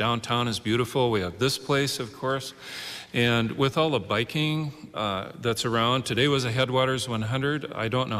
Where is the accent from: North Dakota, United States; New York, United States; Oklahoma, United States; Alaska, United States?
North Dakota, United States; Grand Forks; And I'm from Grand Forks originally.